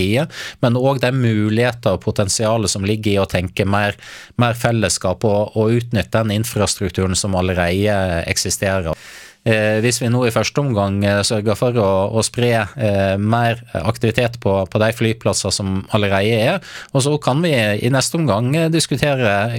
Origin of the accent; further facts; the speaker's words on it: Southern Norway, Norway; Her kommer jeg som søring